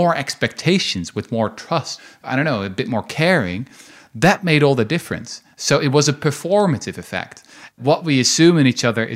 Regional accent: Netherlands; I'm from the Netherlands.

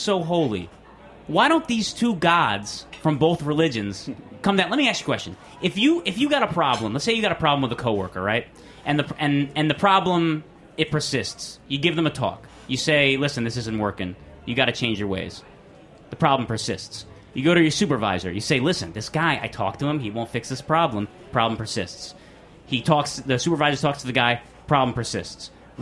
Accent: New Jersey, United States; How do I know about the Middle East? I'm from New Jersey.

